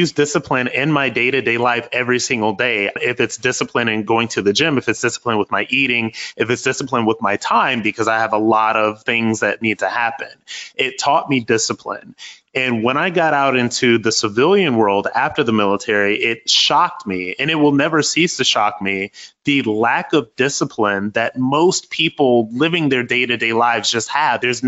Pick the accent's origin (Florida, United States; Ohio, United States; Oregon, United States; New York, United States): Ohio, United States; Akron; I'm from West Akron, Ohio. This is a city in Ohio. We're about 98.6% Black, I believe. I come from a single-parent household.